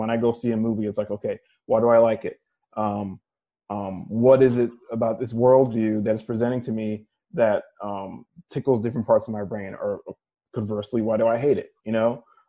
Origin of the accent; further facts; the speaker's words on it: New York City, New York, United States; my experience as an adolescent growing up in New York City.